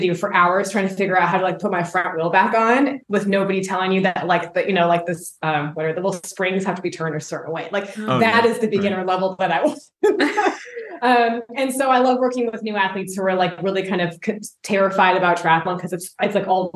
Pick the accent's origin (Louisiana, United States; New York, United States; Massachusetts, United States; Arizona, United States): Arizona, United States; Phoenix; So I would run trails. I grew up in Phoenix.